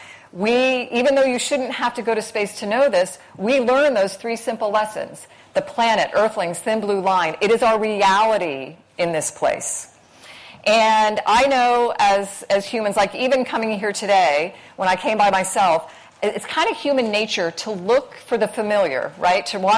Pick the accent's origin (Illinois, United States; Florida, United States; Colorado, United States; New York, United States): Florida, United States; I grew up in Florida, I told you.